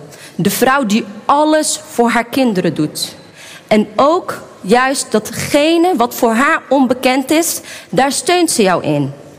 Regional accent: Houten, Utrecht, Netherlands; Ik ben opgegroeid in Houten. Ik kom uit een gezin van 6... Ik heb 2 broers en 3 zussen. En mijn vader is een typische Marokkaan.

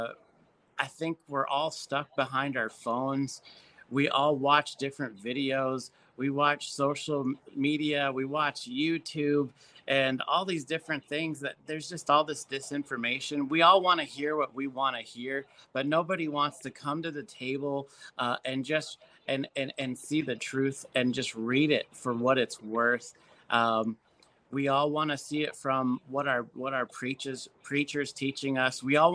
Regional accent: Texas, United States; When I went to Israel, when I told people I was from Texas, Israel loves Texas

